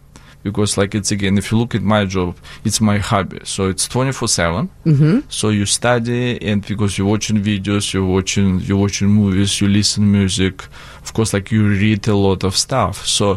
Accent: Moscow, Russia; In Moscow.

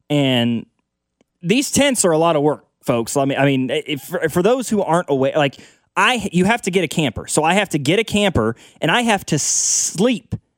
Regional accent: Lawson, Missouri, United States; I grew up in Lawson. I know a lot of people may not even know where that is. I always just say it's near Excelsior Springs, And if people don't know where Excelsior Springs is, I say I'm from Kansas City because it's just easier that way, right?

